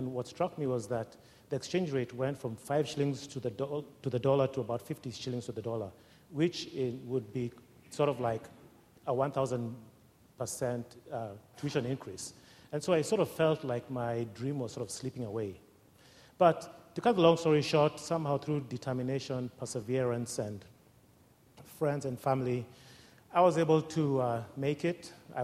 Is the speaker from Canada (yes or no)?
no; Kenya; now in United States; I grew up in Kenya, and I'm here to talk to you about what coming to America taught me about anxiety.